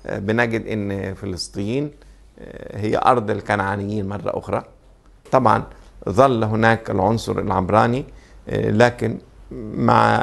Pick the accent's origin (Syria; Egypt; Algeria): Egypt; من المسائل الهامة جدا بالنسبة لنا كمصريين